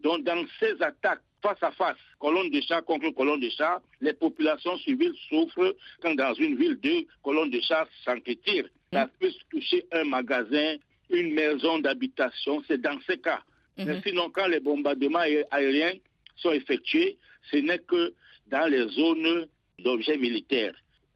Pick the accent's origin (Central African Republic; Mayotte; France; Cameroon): Cameroon; moved away as an adult; je suis ici en espérant bien sûr un jour repartir chez moi au Cameroun.